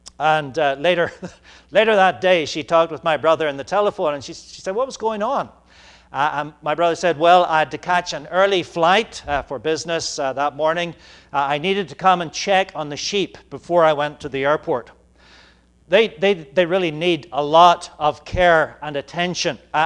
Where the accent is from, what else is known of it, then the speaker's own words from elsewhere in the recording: Ireland; I'm from Ireland, and where I come from, sheep are fairly common.